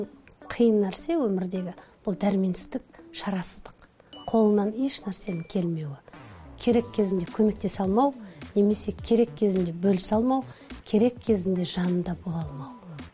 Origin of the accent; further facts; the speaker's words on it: Akshukyr, Mangystau Region, Kazakhstan; born there; Маңғыстау, Ақшұқыр деген ауыл.